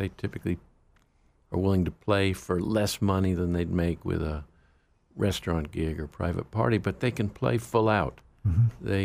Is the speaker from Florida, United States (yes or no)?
yes; Miami, Florida, United States; where I grew up in Miami, Florida, Miami in many ways was a musical wasteland.